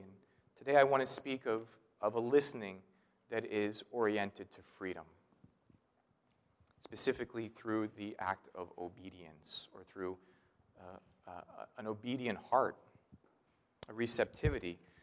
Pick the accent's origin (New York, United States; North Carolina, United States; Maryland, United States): Maryland, United States; Crofton; and I grew up in Crofton, Maryland, your parents pile you in, take you down Route 4 all the way down, and then you're at the water.